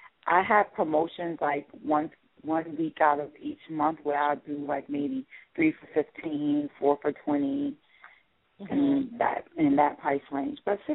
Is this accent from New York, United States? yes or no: yes; New York City, New York, United States; I was born and raised in New York City.